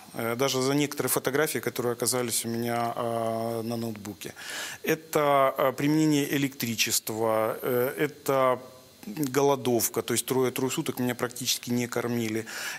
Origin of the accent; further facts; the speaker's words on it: Makiivka, Donetsk Oblast, Ukraine; born there; Ну, во-первых, я родился в Макеевке, и это моя родная земля, то есть это моя маленькая родина.